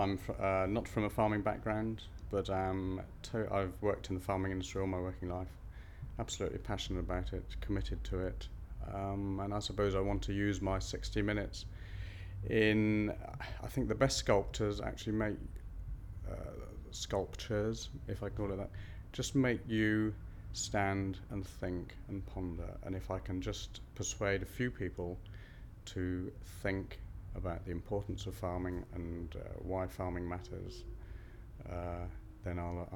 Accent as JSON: {"language": "English", "town": "Nottingham", "region": "East Midlands", "country": "United Kingdom", "said": "I'm 54 years old and I'm from Nottingham."}